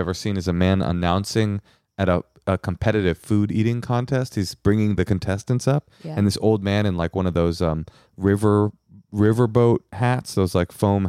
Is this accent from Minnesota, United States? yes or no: no; Bay Area, California, United States; I do, because like, I'm from the Bay Area. Like that's how we do it.